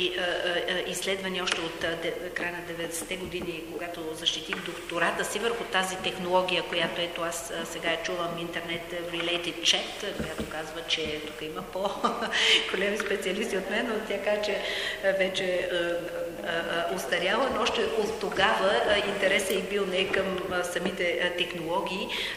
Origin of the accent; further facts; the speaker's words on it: Canada; Ето аз идвам от Канада